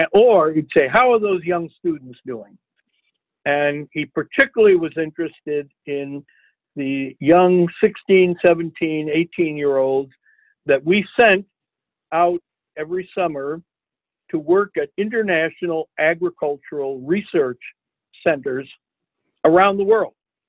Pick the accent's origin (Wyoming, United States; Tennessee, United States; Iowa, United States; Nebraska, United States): Iowa, United States; And I said, you know, I'm from Iowa